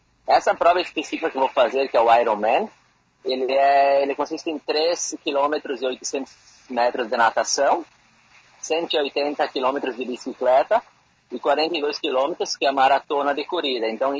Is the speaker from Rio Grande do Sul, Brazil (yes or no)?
yes; Boa Vista do Sul, Rio Grande do Sul, Brazil; moved away as an adult; now in Australia; sou natural de Boa Vista, e eu me mudei para a Austrália, como comentou no início da reportagem, em 2019, para estudar